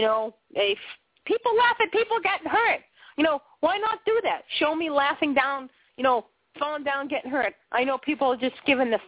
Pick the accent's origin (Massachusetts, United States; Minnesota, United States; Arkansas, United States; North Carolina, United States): Massachusetts, United States; Boston; I found out, you know, companies, I was from Boston, and, you know, just getting into, you know, dinner theater